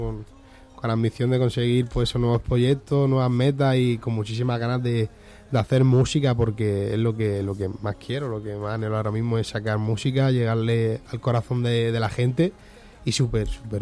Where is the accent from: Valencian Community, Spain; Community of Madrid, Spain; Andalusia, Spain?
Valencian Community, Spain; Valencia; Sí, sí, nacido y criado allí. Toda la vida allí, súper contento con mi gente, mi tierra. La verdad que me encanta Valencia. No tengo intención de irme